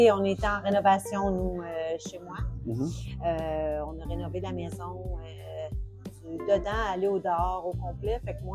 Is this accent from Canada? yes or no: yes; Saint-Albert, Canada; Moi, je suis une petite fille de Saint-Albert, une petite fille de campagne. J'ai été élevée dans un petit village de Saint-Albert. C'est un village, je dirais, de peut-être 700 habitants. Entourée de fermes laitières, des fermes agricoles.